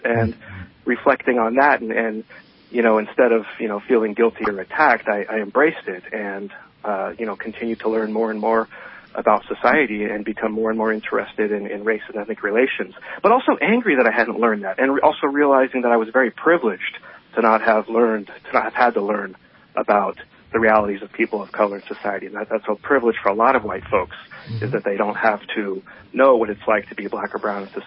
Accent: Red Bluff, California, United States; I certainly saw that growing up in Red Bluff. It was much more white in the 90s.

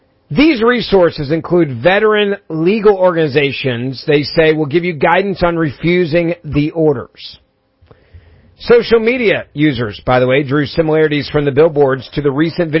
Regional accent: Memphis, Tennessee, United States; One of the signs in Memphis, my hometown, reads, Tennessee Army National Guard, you joined to serve your community.

